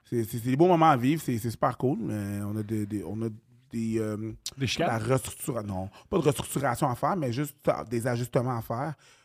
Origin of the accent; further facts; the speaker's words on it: Montreal, Quebec, Canada; moi, je viens de Montréal, les alentours